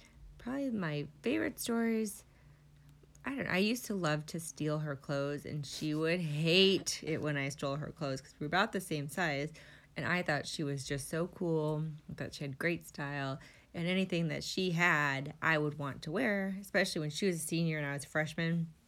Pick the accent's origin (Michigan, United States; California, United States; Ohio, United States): California, United States; Visalia; moved away as an adult; now in Scituate, United States; I am 38 years old. I am originally from Visalia, California, and I moved to Scituate, Rhode Island 18 years ago.